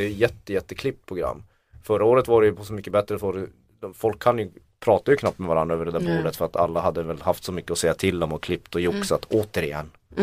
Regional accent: Kiruna, Norrbotten County, Sweden; Jag kommer från Kiruna.

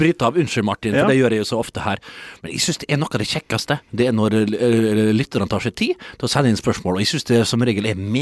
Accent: Vestnes, Møre og Romsdal, Norway; Tenk i når vi vokste opp på Lille Vestnes

